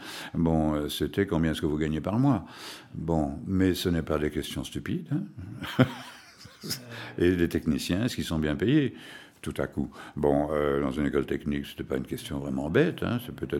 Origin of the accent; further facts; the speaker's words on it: Liège, Wallonia, Belgium; Et comme je suis liégeois, j'ai foncé.